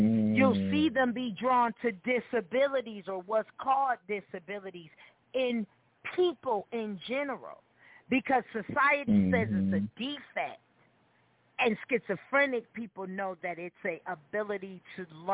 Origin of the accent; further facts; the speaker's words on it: Brooklyn, New York, United States; My mother, I grew up in African Lion Safari in my mama's motherfucking co-op in Brooklyn, motherfucking New York.